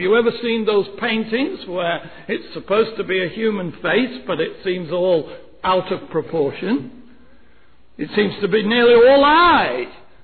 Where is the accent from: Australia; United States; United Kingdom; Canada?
United Kingdom; I come from Great Britain, and we have a monarchy in Britain